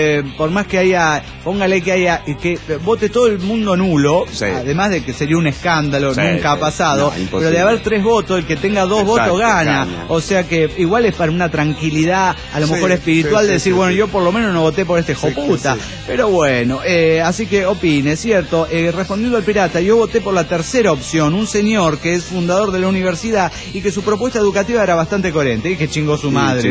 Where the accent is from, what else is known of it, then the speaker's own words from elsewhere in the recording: Guadalajara, Jalisco, Mexico; de Guadalajara, Jalisco, México.